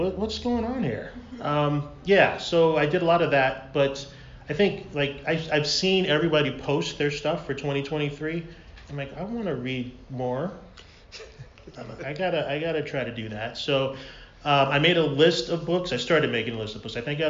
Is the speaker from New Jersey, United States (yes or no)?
no; Chicago, Illinois, United States; now in San Diego, United States; I am a local author. I am from Chicago originally. I've been in San Diego 9.5 years.